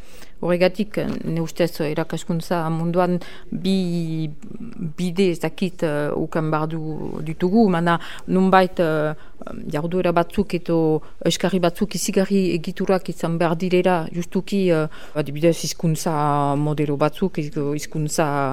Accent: Albi, Occitanie, France; born there; Basque is a second language; ni ez naiz emengoa, albin sortu niz, eta orduan euskara ikasi dut

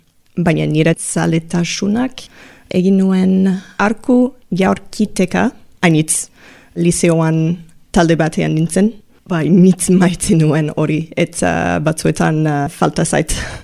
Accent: Toronto, Ontario, Canada; Basque is a second language; now in Bayonne, France; Kanadakoa naiz. Euskal Herrian bizi naiz bara 8 urte orain, eta euskara ikasten hasi nintzen duela 2 urte, aika gau eskolan, eta … hemen Baionan

